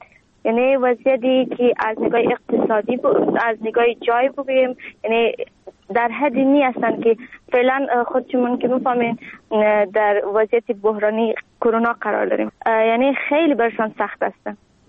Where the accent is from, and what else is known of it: Afghanistan; now in Greece